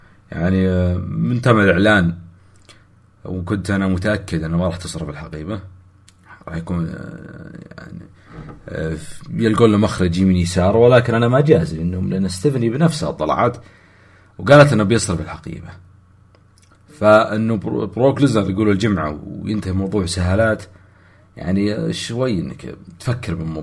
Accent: Jeddah, Makkah Province, Saudi Arabia; اي ف راح يصير نفسها اللي صار في عضرو عندنا في جدة

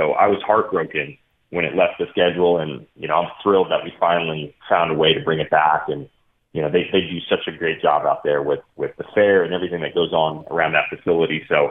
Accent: Nashville, Tennessee, United States; So I grew up in Nashville, Tennessee. I still live here now. Moved back with my wife.

